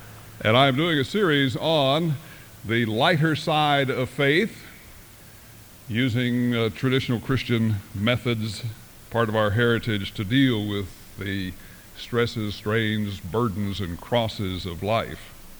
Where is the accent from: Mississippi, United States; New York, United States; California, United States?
Mississippi, United States; Pontotoc; born there; to really give you an idea how small Pontotoc is, when I was born on October 24th, the merchants of Pontotoc, both of them, presented my mother and I with various gifts